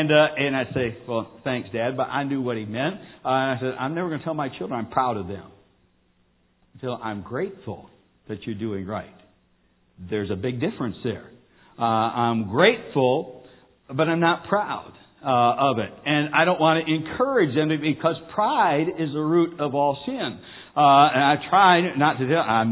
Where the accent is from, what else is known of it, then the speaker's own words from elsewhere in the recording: United States; I didn't choose the country I was born in. I'm grateful I'm an American.